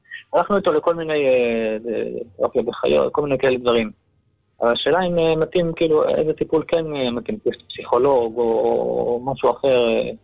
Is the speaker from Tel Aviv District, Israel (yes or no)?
no; Hadera, Haifa District, Israel